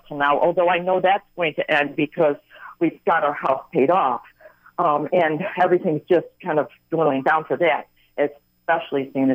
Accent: Midwest, United States; accent: Midwestern; Yes, it's the Midwestern accent that nobody can identify.

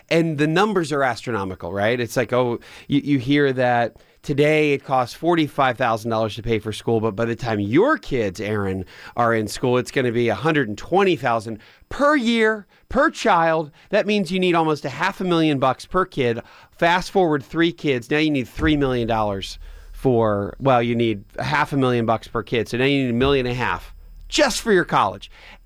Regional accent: Pennsylvania, United States; or even my hometown of outside of Philadelphia

